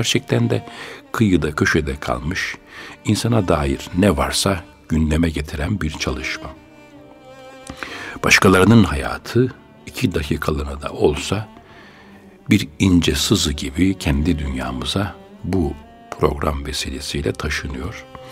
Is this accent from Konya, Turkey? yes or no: yes; Konya, Turkey; Ben de bir Konyalı olarak İstanbul'da yaşarken çok uzak bir geçmişe gitmek, memleketimi tatmak için orada burada etli ekmek arayıp durduğum günleri hatırladım.